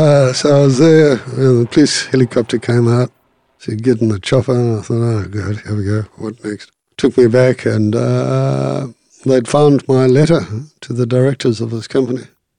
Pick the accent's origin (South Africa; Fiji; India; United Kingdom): South Africa; on the basis that I'm not a fit and proper person because I'm a South African.